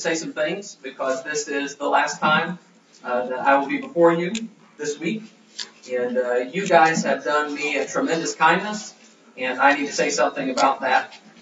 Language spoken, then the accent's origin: English; Texas, United States; even though I'm a Texan and worse than that, an Aggie.